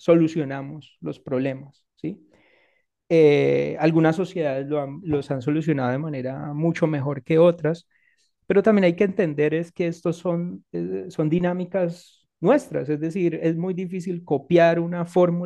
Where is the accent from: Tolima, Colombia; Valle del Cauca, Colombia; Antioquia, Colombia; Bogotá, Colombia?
Valle del Cauca, Colombia; Cali; Yo soy de Cali y allá tenemos